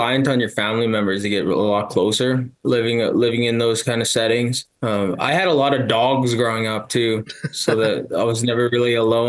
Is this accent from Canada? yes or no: yes; Hay River, Northwest Territories, Canada; I was born in the Hay River Northwest Territories, which is just north of there. Did school over there. And that's where my mom's family's from as well.